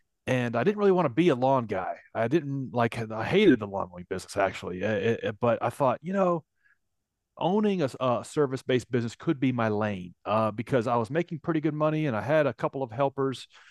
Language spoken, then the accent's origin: English; Nashville, Tennessee, United States; I am from Nashville, Tennessee, and spent most of my life growing up in Nashville.